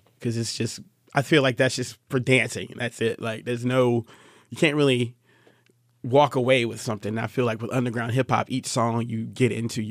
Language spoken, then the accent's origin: English; Augusta, Georgia, United States; also born or lived in Savannah, Georgia; I was born in Savannah, Georgia, and I moved to Augusta when I got to high school.